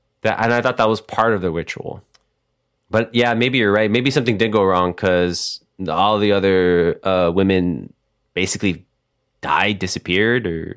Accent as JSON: {"language": "English", "region": "Texas", "country": "United States", "said": "It's something we're from Texas and we live close to Mexico."}